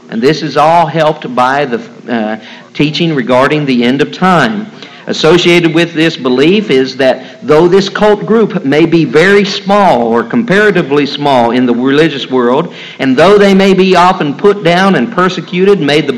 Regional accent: Columbus, Ohio, United States; I can remember growing up in Columbus, and we'd have school programs

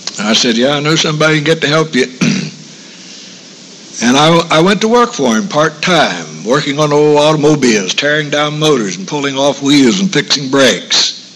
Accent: Ohio Valley, United States; he knew I was from the Ohio Valley

